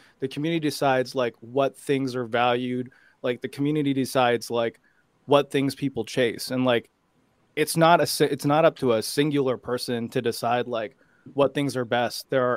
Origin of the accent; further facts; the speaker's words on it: United States; I'm raised in the United States. Like, I was raised in the United States, but I was taught by Asian collectors